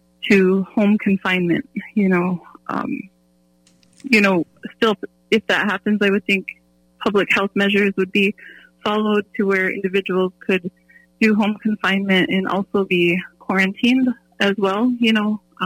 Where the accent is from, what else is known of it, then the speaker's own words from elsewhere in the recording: Mandaree, North Dakota, United States; now in Fargo, United States; here in South Fargo with my family, and there's six of us here within our household, but I'm originally from Mandaree, and that's on the western side of the state.